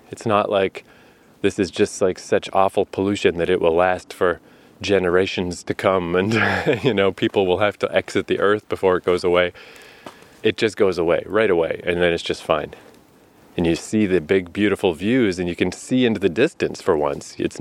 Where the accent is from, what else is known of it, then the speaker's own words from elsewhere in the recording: Canada; hey, don't worry, I'm from Canada. I like the snow.